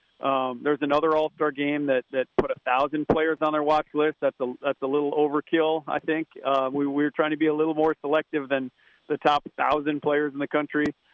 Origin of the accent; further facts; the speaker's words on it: Michigan, United States; That's one from my home state up in Michigan.